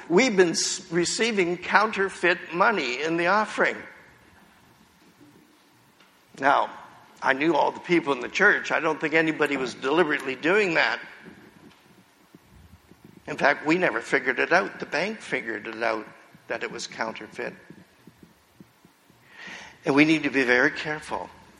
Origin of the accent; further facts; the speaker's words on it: Windsor, Ontario, Canada; When I was a kid growing up in Windsor, I grew up in the west side of town